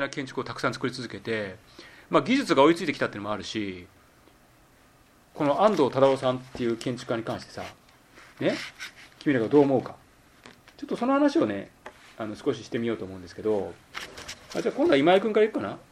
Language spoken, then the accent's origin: Japanese; Kansai, Japan; いや僕だからもともと関西人だからさ関西のメンタリティってよく分かるんだけど